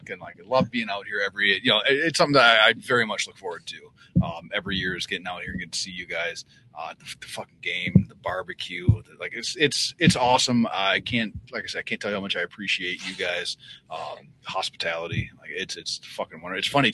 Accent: Midwest, United States; like I'm from Midwest

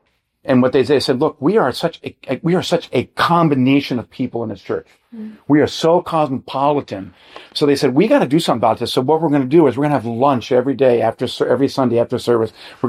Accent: Mexico; I come from Mexico, man. What can I say?

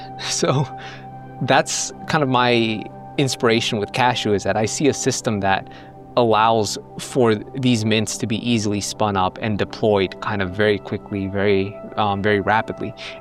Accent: Virginia, United States; moved away as an adult; now in Sweden; Yeah, so I grew up in Washington, D.C. originally, about 7 miles south in Northern Virginia. And I lived there up until the time that I was 29. Then I moved to Sweden.

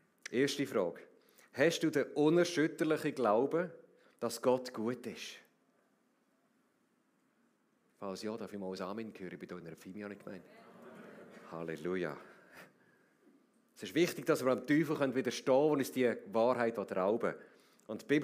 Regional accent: Switzerland; Ich weiss nicht, wie es läuft, ich bin selber auch Schweizer.

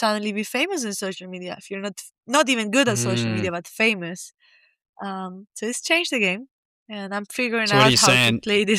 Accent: Canary Islands, Spain; I'm from Spain, Fuerteventura.

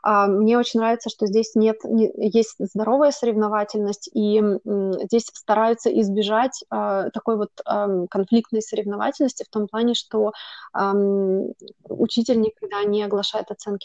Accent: Moscow, Russia; Но вот, например, если живешь в Москве, а я как раз из Москвы, там тоже, в общем-то, ты видишь вокруг себя такое многонациональное такое общество вокруг себя.

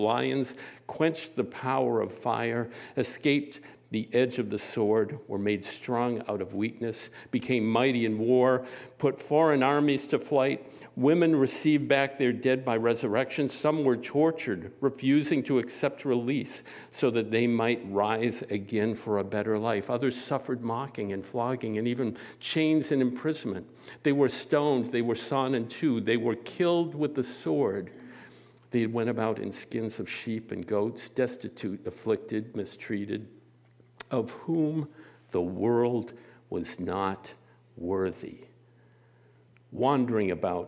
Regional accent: Framingham, Massachusetts, United States; born there; I'm a New Englander. You know, I was born in Framingham.

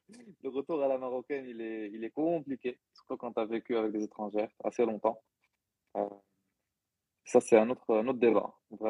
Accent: Morocco; ولقيت في المغرب دابري دوني عندنا في المغرب

